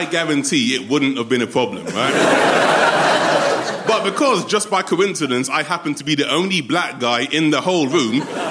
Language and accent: English; Hammersmith, London, United Kingdom; born there; Now, the thing is, my origin is obviously West Indian, right? But I was born in Hammersmith.